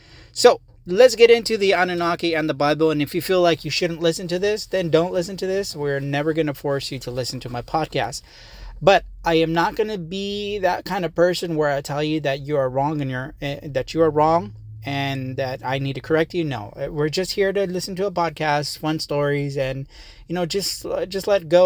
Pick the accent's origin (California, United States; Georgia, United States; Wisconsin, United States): California, United States; Visalia; you're listening to the …'s podcast. Of course, duh, I am from Visalia, California, and I am currently a Uber driver.